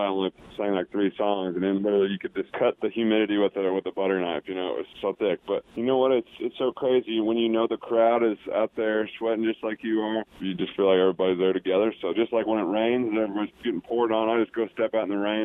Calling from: Utah, United States; I'm in, where am I? I'm in Utah. I made it out west, man. Now I just stay out here and enjoy the west way of life.

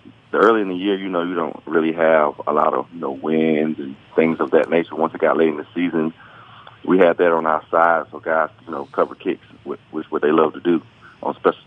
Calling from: Alabama, United States; Yes, I'm home in Alabama.

